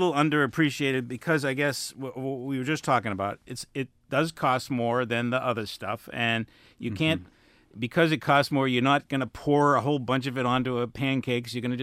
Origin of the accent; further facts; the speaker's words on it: New England, United States; Listen, I grew up in New England too, and one of my favorite ice creams.